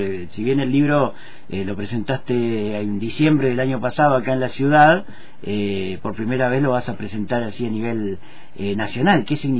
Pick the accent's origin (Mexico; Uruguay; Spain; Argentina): Argentina; Esquel, Chubut; now in Alto Valle, Argentina; Coterránea, porque yo también soy de Esquel. Pero estoy radicado hace mucho en el Alto Valle también.